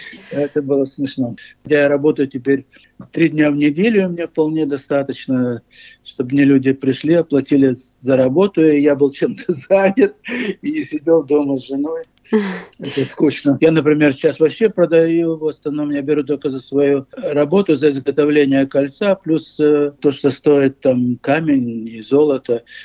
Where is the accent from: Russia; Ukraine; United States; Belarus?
Ukraine; Odesa, Odesa Oblast; Я же из Одессы, что вы хотите.